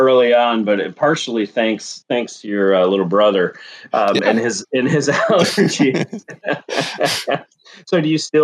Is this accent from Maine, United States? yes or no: no; Massachusetts, United States; I grew up in Massachusetts, not too far, kind of where Vermont, New Hampshire, and Massachusetts all come together.